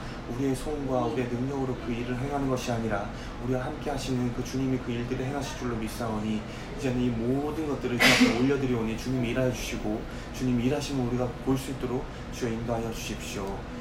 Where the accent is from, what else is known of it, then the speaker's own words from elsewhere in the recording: Daejeon, South Korea; 저희 집은 대전인데